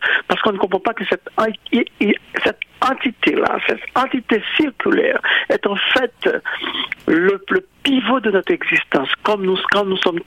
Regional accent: Haiti; Je sais que je suis haïtien, mais en même temps, je suis un être humain.

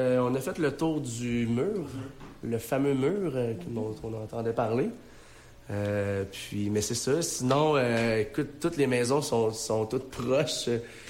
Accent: Montreal, Quebec, Canada; nous autres, on vient comme de Montréal, puis on est à 15 heures de char

